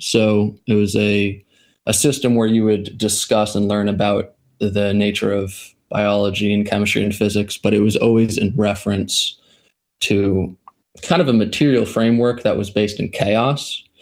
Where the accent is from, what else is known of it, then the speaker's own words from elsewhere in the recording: Rhode Island, United States; I'm from Rhode Island, primarily. I was born and raised in Rhode Island. I went to high school here.